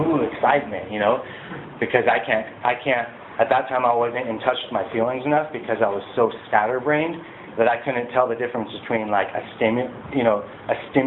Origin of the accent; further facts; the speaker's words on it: Santa Maria, California, United States; born there; I was born in Santa Maria at Marion Hospital.